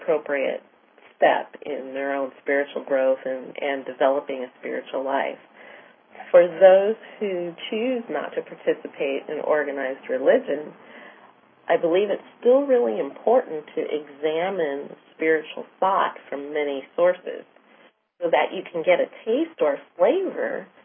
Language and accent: English; United States; I was raised in the United States, which is primarily Christian, and my upbringing was Christian